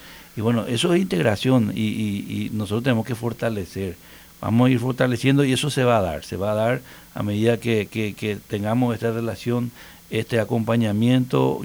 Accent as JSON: {"language": "Spanish", "country": "Paraguay", "said": "No somos muchos los paraguayos, somos 7 millones, ¿verdad?"}